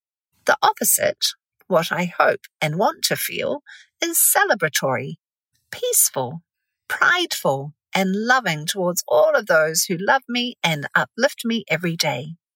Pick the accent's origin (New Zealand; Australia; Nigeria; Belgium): New Zealand; moved away as an adult; also born or lived in Tokyo, Japan; now in United States; I'm a New Zealander who came to the US in 1996 in my mid-20s on a one-way ticket, not from New Zealand though. I came here from Tokyo, Japan, where I'd worked for almost 5 years.